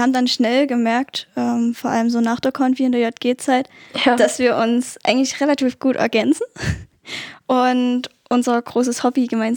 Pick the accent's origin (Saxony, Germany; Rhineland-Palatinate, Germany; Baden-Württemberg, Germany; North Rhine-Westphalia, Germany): Saxony, Germany; Bernsdorf; Wir kommen aus Bernsdorf. Das ist das schönste Dorf überhaupt